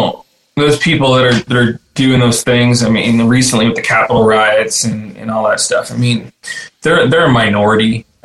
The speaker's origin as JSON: {"language": "English", "town": "Toronto", "region": "Ontario", "country": "Canada", "said": "I mean, I'm from Toronto."}